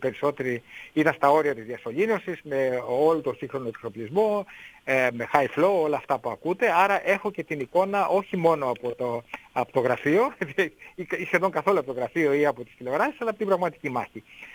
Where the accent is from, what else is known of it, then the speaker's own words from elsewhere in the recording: Thessaly, Greece; Κοιτάξτε, κατάγομαι από το Πήλιο